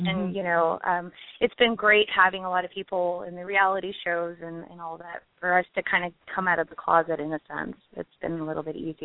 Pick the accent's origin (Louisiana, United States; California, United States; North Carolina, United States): California, United States; San Jose; born there; Oh, I was born in San Jose, California.